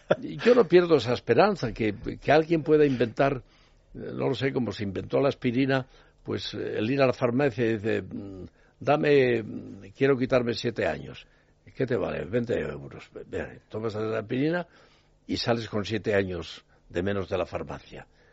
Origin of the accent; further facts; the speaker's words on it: Spain; en mi país, que es España